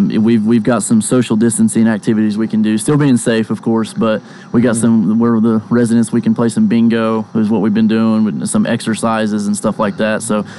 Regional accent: Copan, Oklahoma, United States; born and raised in Copan.

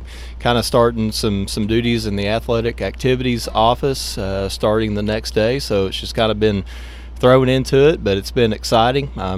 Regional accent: Cleveland, Oklahoma, United States; Grew up in Cleveland, Oklahoma, which is about 45 minutes west of Bartlesville. Great community, loved growing up there.

